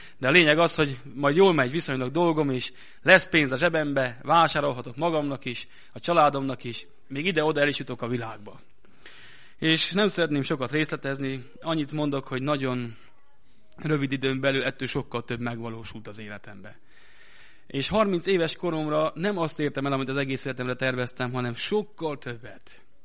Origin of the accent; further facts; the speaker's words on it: Hungary; moved away as an adult; now in Gheorgheni, Romania; Magyarországi születésű vagyok, Magyarországon nevelkedtem, hosszú ideig ott éltem, és hát a Jóisten elhívásának a következménye az, hogy most Gyergyószent Miklóson élünk a családommal